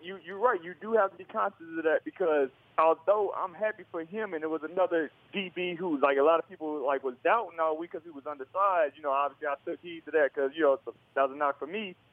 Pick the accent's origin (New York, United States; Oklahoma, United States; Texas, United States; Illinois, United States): Texas, United States; Houston; Dog, I'm from Houston. I'm playing in California and Florida.